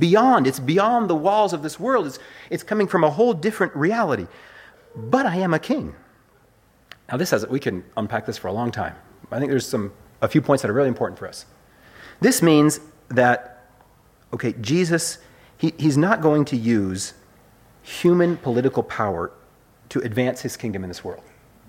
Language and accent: English; United States; I was a kid in the States, I grew up in the States